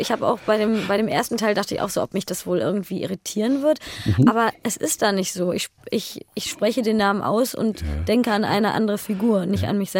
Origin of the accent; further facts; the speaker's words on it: Bielefeld, North Rhine-Westphalia, Germany; Oder ich meine, ich komme ja auch aus Bielefeld